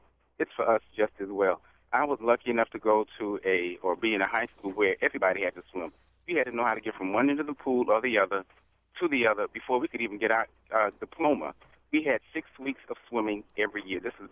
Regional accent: Illinois, United States; I grew up in Illinois, but, you know, I understand things here are different.

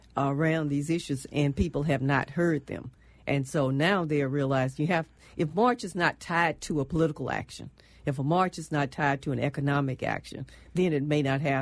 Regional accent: Louisiana, United States; I'm from Louisiana, mm-hmm. spent a lot of time in Baton Rouge, graduated from Southern University

